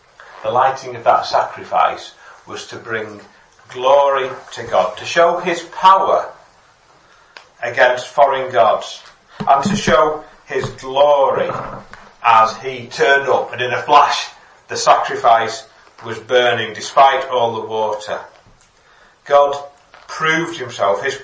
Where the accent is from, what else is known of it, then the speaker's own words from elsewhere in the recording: Stockport, North West England, United Kingdom; now in Chinley, United Kingdom; I'm from Stockport, and I now live in a place called Chinley, which is near Buxton